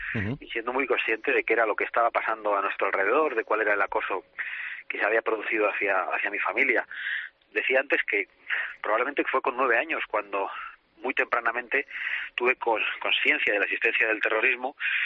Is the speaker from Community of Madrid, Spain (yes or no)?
no; Basque Country, Spain; por las circunstancias que viví en mi tierra, porque muy pronto tuve conciencia de lo que estaba pasando en nuestra tierra vasca